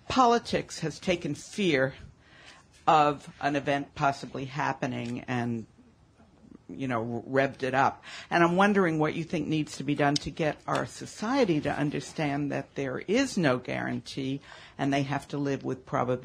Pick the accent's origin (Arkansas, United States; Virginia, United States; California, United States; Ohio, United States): California, United States; California.